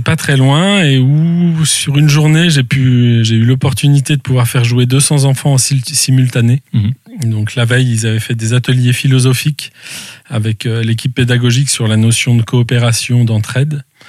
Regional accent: Argenteuil, Île-de-France, France; je suis né tout simplement en région parisienne, à Argenteuil, banlieue parisienne nord, dans lequel j'ai eu une très belle vie.

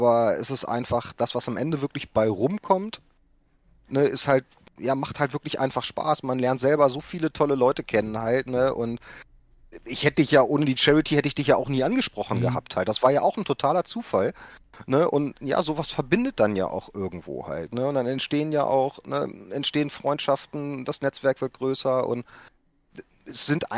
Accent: Austria; ich komme ja aus dem Norden.

